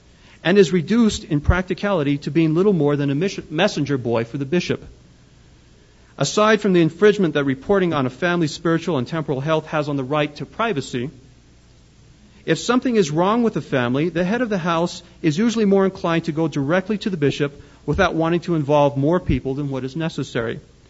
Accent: Arizona, United States; I'm from Arizona, and we call it the Ensign down south, not the Ensign.

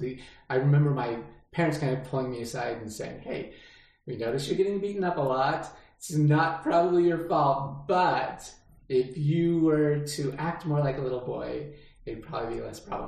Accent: Utah, United States; Yeah, my ward in my neighborhood, I mean, it's like, started out our ward house being a little away, but then we got a ward house in our neighborhood that we could walk to.

